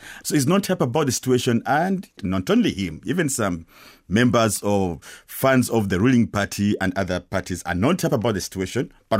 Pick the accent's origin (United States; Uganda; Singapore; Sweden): Uganda; moved away as an adult; I was born and bred in Uganda and I lived there for 17